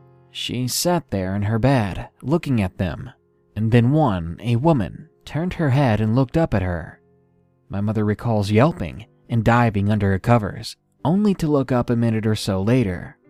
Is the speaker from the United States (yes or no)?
no; Prince Edward Island, Canada; I'm Canadian, but I'm from the smallest province in Canada